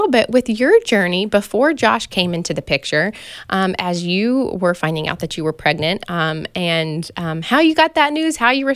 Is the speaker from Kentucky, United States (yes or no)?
yes; Kentucky, United States; I know Tammy personally from growing up with her at the church where I grew up in Kentucky.